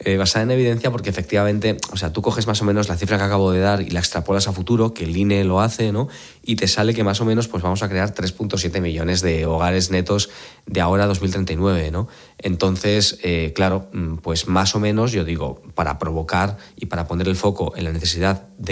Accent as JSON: {"language": "Spanish", "town": "Valencia", "region": "Valencian Community", "country": "Spain", "said": "es una suerte que ahora Madrid atraiga más gente o Valencia, mi tierra, atraiga más gente, ¿no?"}